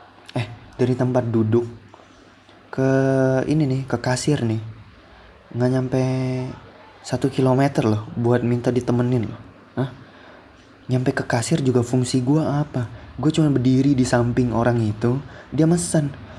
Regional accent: Pontianak, West Kalimantan, Indonesia; Di Jakarta. Sama di Pontianak, kampung halaman gue.

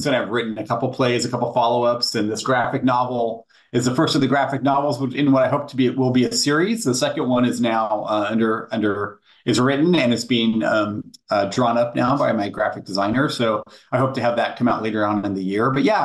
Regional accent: Richland, Washington, United States; And I grew up in a town in eastern Washington State called Richland.

